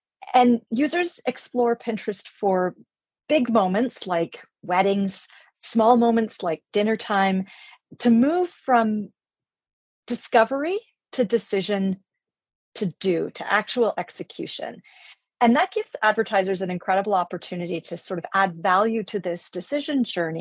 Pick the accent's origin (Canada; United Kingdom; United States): Canada; Toronto, Ontario; I'm from the suburbs. I'm from the West End, although I'm actually the daughter of a Brit and a Canadian.